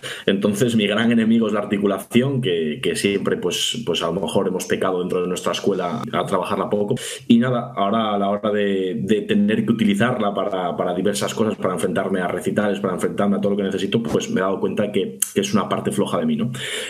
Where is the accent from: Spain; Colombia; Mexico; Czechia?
Spain; León, Castile and León; now in Asturias, Spain; David estaba dando clase en Asturias, en Gijón, y yo soy de León. Entonces decidí venirme para Asturias